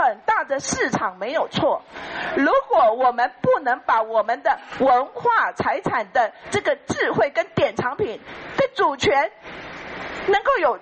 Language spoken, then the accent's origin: Chinese; Taiwan; 我们台湾这边根本无能为力去制止对方。